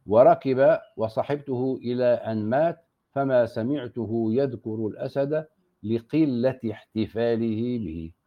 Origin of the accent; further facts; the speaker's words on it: Aleppo, Aleppo Governorate, Syria; عندنا في حلب يقال اللبن لا يؤكل مع السمك